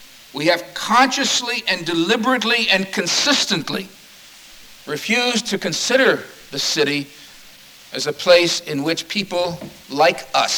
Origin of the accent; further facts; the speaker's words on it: Cleveland, Ohio, United States; discovered I was from Cleveland